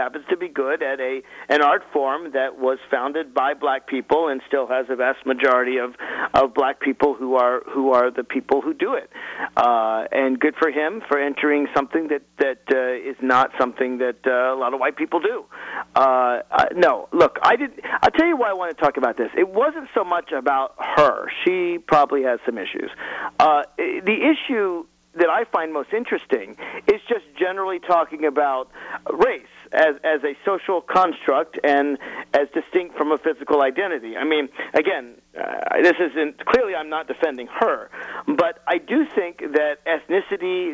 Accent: the South, United States; As a Southerner

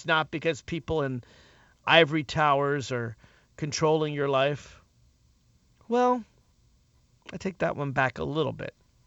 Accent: Nashville, Tennessee, United States; And I'm from Nashville, Tennessee, folks. I'm not just gay and Jewish. I'm also a Southerner.

